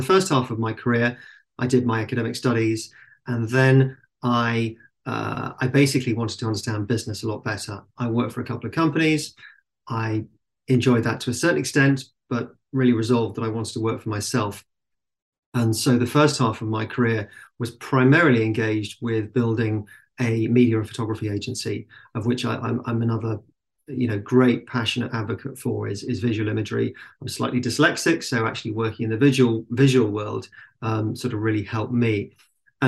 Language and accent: English; South East England, United Kingdom; So I'm British. I'm born and bred in the south of England, and I grew up in the countryside